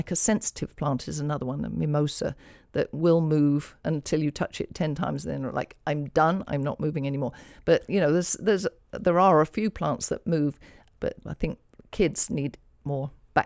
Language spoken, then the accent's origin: English; England, United Kingdom; the first time I saw a Venus flytrap was in the wild when I was growing up in England